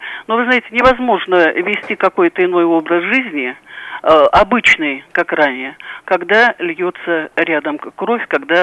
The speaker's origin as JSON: {"language": "Russian", "region": "Luhansk Oblast", "country": "Ukraine", "tie": "born there", "also_born_or_lived": "Rostov-on-Don", "said": "Вы знаете, я родилась в Луганской области, вот училась рядом в Ростове"}